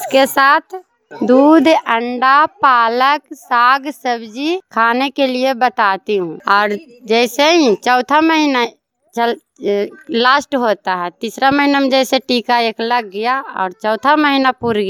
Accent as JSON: {"language": "Hindi", "town": "Aris Khanda", "country": "India", "said": "आशा कार्यकर्ता हूं, जो आरिस खंदा की रहने वाली हूं"}